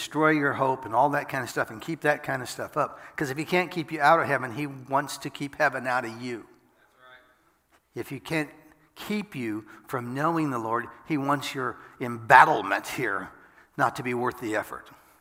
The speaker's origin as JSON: {"language": "English", "country": "United States", "said": "Well, I'm an American. So, I want to be happy."}